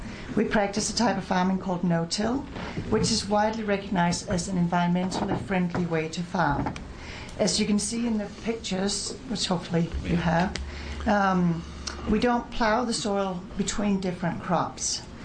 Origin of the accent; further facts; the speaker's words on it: Amity, Oregon, United States; I'm a farmer from Amity.